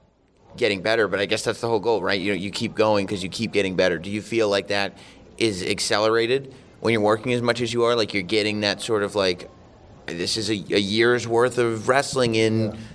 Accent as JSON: {"language": "English", "town": "Westchester", "region": "New York", "country": "United States", "tie": "born or raised there", "said": "We're in my hometown, Westchester, New York"}